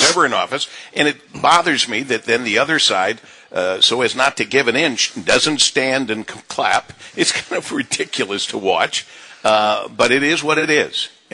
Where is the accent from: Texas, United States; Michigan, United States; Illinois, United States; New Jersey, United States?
Michigan, United States; Monroe; mostly Michigander most of my life, born and raised in Monroe